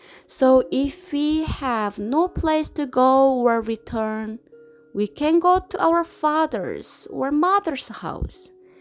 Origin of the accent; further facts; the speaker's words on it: South Korea; I planned to visit my hometown in South Korea last month, April, because I have not visited my parents for 5 years.